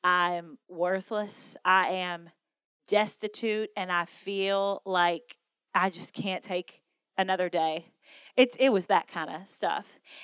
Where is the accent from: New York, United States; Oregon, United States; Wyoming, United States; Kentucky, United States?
Kentucky, United States; I grew up in Western Kentucky. I'm the oldest of 23 first cousins. We grew up on this tiny little farm